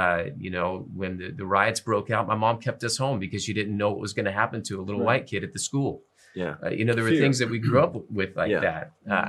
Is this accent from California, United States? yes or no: yes; Moreno Valley, California, United States; I grew up in Moreno Valley. I grew up in a diverse surrounding.